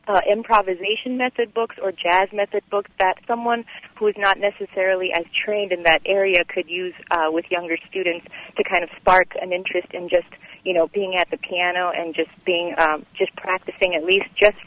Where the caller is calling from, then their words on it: Charleston, United States; I'm currently calling from Charleston, but I'm a new piano teacher based in Los Angeles, actually, in California